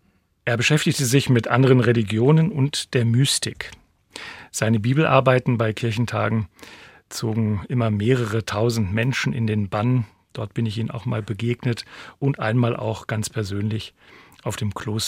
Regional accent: Springe, Lower Saxony, Germany; Ich stamme aus Springe in Niedersachsen.

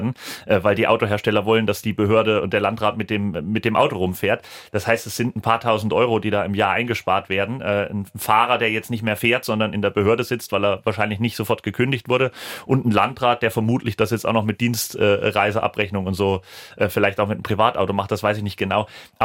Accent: Thuringia, Germany; wenn ich sage, ich komme aus der Nähe von Sonneberg.

